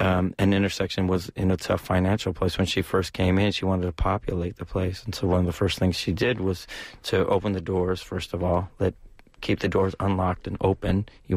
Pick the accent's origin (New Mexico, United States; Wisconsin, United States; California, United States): California, United States; San Francisco; I grew up in San Francisco, so like the notion of a place like the Ballet or ACT, they just seem like big buildings when you grew up here